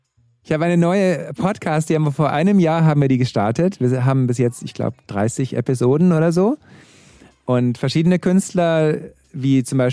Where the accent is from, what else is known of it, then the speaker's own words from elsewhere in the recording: Germany; Deutschland, da bin ich geboren worden und ich wurde geboren in Deutschland. Und es ist ein sehr schönes Land. Also ich liebe Deutschland. Ich hatte, meine ganze Kindheit ist in Deutschland.